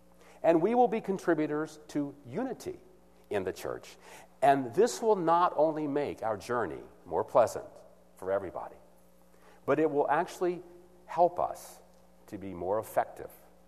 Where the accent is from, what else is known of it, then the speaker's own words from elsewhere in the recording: the South, United States; Some people don't like me because I'm from the South, and they're not.